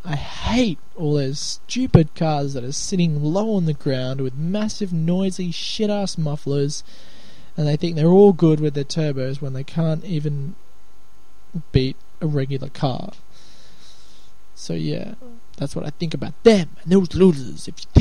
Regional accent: Australia; But I'm Australian. G'day, mate.

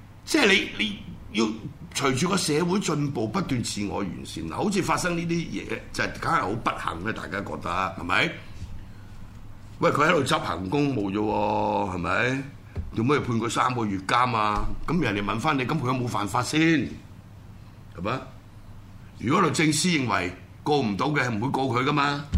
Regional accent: Hong Kong; 打擊我哋香港人對嗰個警隊嗰個印象啊

